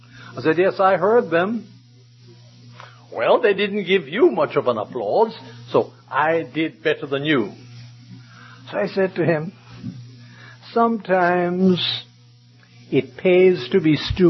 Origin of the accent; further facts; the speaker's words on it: New York, United States; when I was a young lad growing up in Harlem, New York, attending Grace Gospel Chapel.